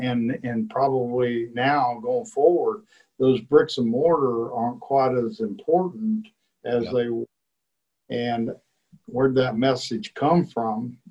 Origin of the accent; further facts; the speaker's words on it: Kansas, United States; and I grew up in Kansas, and so, you know, farming was such a big deal across the U.S. And so we were in the wheat business, wheat and flour